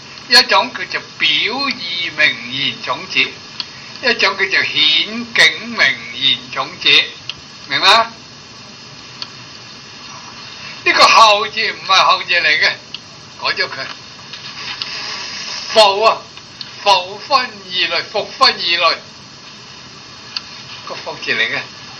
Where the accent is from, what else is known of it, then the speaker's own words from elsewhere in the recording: China; 我哋中國人真係成日都尊崇呢個孟子